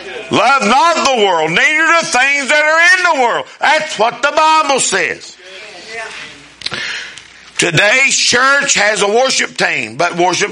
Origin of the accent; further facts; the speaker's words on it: Winona, West Virginia, United States; I come from Winona. I graduated a 12-gauge education from Midland Trail.